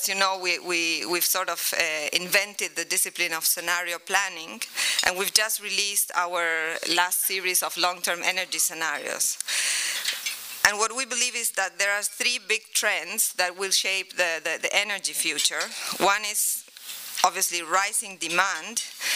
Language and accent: English; Uruguay; I'm not a Mexican. I'm actually from Uruguay, a 3 million state, a 3 million people state in the South Atlantic.